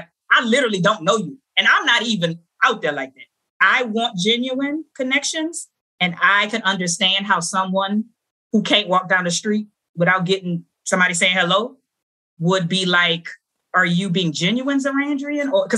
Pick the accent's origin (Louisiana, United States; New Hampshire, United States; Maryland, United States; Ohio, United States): Louisiana, United States; New Orleans; You know I'm from New Orleans, so of course you're light-skinned in New Orleans.